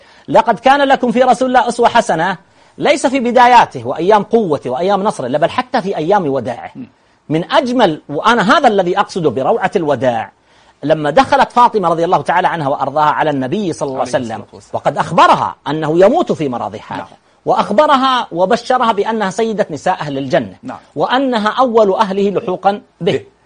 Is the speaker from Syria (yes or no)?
no; Saudi Arabia; عندنا في البلاد العربية، عندنا في المملكة العربية السعودية